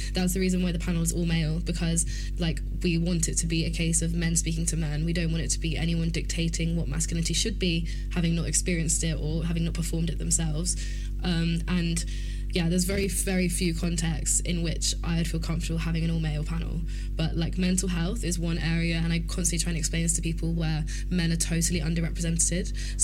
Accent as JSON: {"language": "English", "town": "Bristol", "region": "South West England", "country": "United Kingdom", "said": "I'm from Bristol, it's different there to how it is here"}